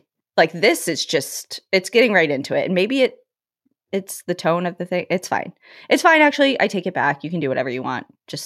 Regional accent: Steamboat Springs, Colorado, United States; near Steamboat Springs, Colorado, my hometown, in August of 2025.

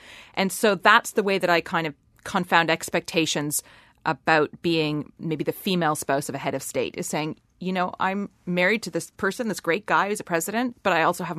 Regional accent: Canada; moved away as an adult; now in Iceland; because people know that I'm an immigrant, to use my voice even more, because I speak Icelandic with an accent.

